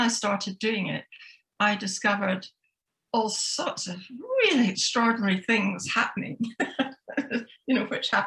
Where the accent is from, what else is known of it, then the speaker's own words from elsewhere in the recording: Scotland, United Kingdom; I'm Scottish